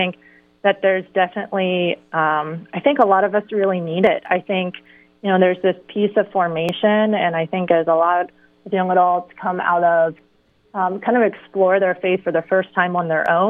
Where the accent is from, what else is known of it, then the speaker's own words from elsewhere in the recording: Tipp City, Ohio, United States; now in Columbus, United States; I am from Tipp City, Ohio, near the Dayton area.